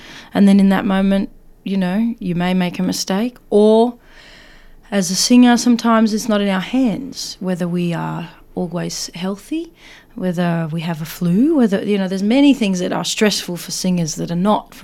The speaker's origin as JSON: {"language": "English", "country": "Australia", "said": "I was like, oh, no, I'm from Australia, Greek Australia."}